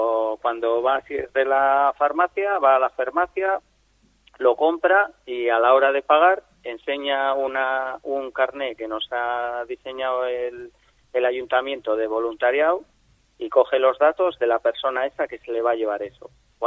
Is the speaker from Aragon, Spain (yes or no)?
no; Amurrio, Basque Country, Spain; Pues soy de Amurrio